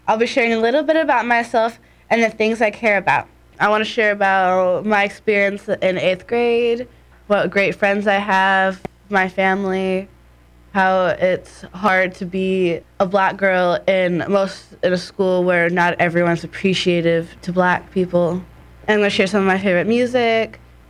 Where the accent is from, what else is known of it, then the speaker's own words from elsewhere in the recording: Irvine, California, United States; born there; I'm 14 years old, and I'm in the 8th grade. I was born in Irvine, California.